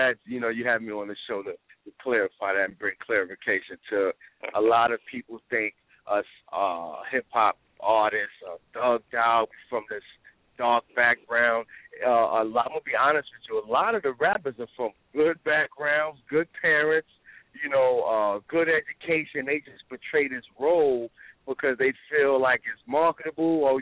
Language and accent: English; Queens, New York, United States; I'm from South Jamaica, Queens, so my upbringing was hip-hop